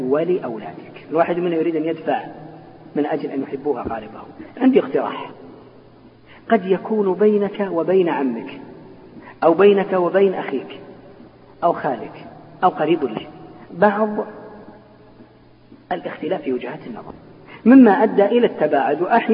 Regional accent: Al-Qassim, Saudi Arabia; هذا المشايخ الكبار عندنا في القصيم

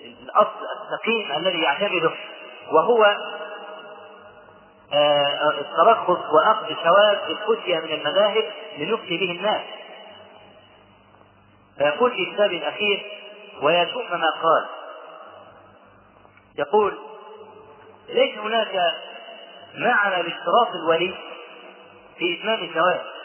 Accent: Egypt; مجلة اسمها كل الناس عندنا في مصر

